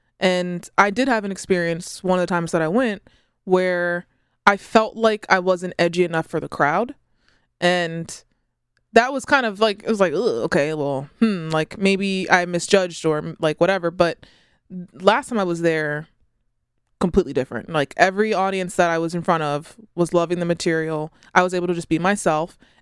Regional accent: United States; So these are the silly things that I have to do to prove that I'm American.

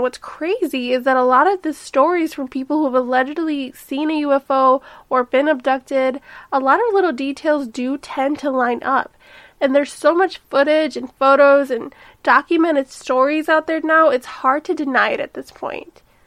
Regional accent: Chicago, Illinois, United States; I'm from Chicago, and I'm the host of Welcome to the Neighborhood podcast.

